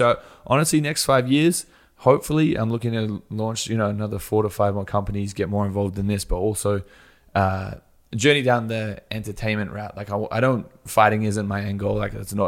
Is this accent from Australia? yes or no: yes; Australia; So like growing up in Australia, we have a very big like rugby culture.